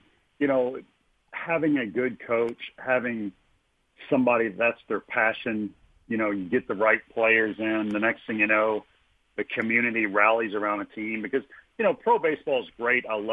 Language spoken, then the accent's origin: English; Kentucky, United States; Like when I grew up in Kentucky, my dad says, son, we're whiskey, basketball, and horse racing.